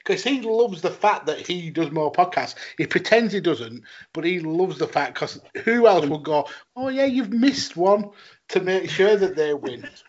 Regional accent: Keighley, Yorkshire and the Humber, United Kingdom; pretending I'm from Burnley when I'm really from Keighley.

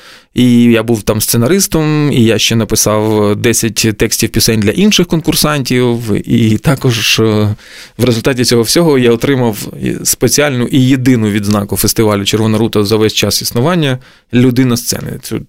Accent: Lutsk, Volyn Oblast, Ukraine; Він вже базувався в моєму рідному місті Луцьку

